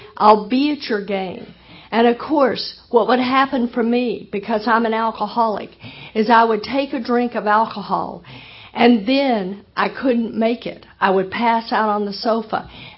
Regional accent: Texas, United States; And I was born and raised in Texas, and I was raised Southern Baptist, and I was raised right where they took the Bible Belt and gave it an extra pull.

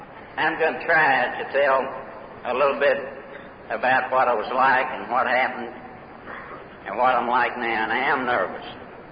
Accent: Kentucky, United States; I come from Trigg County, Kentucky, and you can't hardly tell that either. But, Jackie, wherever you are. But I was born down in southwest Kentucky on a farm between Hopkinsville and Katy's, and that was 39 years ago.

